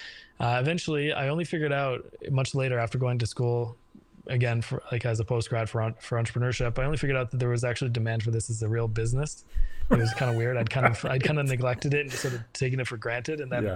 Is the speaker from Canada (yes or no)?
no; Ireland; moved away; I grew up I'm an immigrant from Ireland, and I grew up, a middle class sort of family. Didn't have more than we needed, didn't have less, we kind of got by as immigrants do.